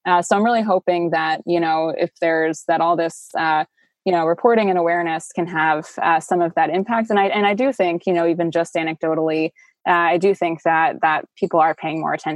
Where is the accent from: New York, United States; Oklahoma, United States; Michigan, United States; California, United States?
New York, United States; New York City; I grew up in New York City.